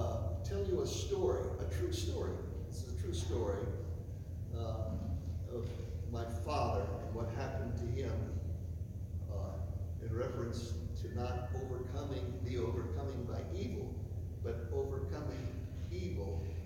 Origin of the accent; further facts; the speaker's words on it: Brenham, Texas, United States; But I was born and raised in Brenham, Texas. It's also the place where that famous ice cream, Bluebell ice cream, is made.